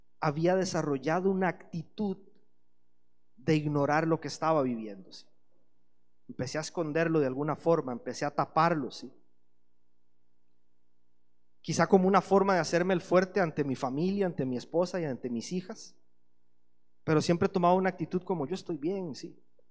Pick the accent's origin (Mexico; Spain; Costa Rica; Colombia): Costa Rica; moved away; En un momento de mi vida estaba intentando aferrarme a mi vida allá en Costa Rica y con otra mano estaba intentando empezar a construir algo nuevo acá, ¿sí?